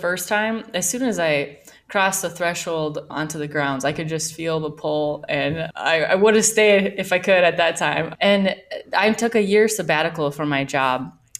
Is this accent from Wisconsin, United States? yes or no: yes; Menomonie, Wisconsin, United States; I grew up in Menominee, Wisconsin.